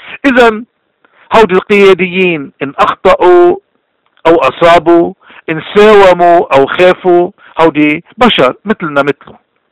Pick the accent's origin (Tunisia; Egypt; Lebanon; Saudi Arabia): Lebanon; من هون اليوم بهالذكرى الأليمة بدنا نعرف وين بدنا نكون كلبنانيين